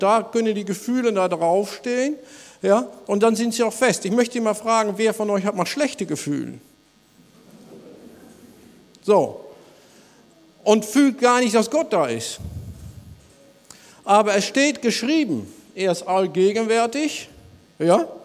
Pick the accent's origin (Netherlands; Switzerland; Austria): Netherlands; German is a second language; ich bin ein Niederländer.